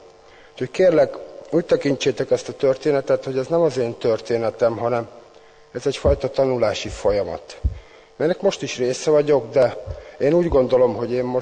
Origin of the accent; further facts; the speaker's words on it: Komló, Baranya, Hungary; born there; 45 esztendős vagyok … Komlón születtem, ez egy bányász város a Mecsek közepén, az erdő közepén, szénbányászat folyik ott, 200 esztendeje.